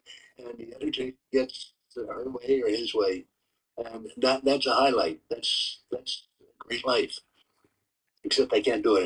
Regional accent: United States; I hardly know, I'm American.

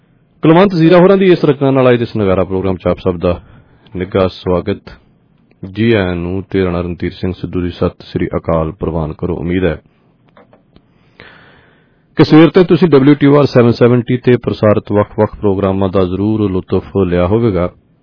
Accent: Punjab, India; ਕਿਉਂਕਿ ਜਿਹੜੇ ਅਸੀਂ ਪੰਜਾਬੀ ਹਾਂ ਨਾ, ਜਾਂ ਫਿਰ ਆਪਾਂ ਭਾਰਤੀ ਹਾਂ

